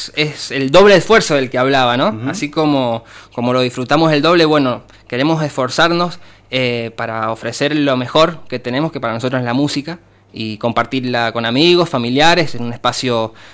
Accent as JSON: {"language": "Spanish", "town": "Tulumaya", "region": "Mendoza", "country": "Argentina", "said": "Yo soy de Tulumaya, que sería la villa cabecera."}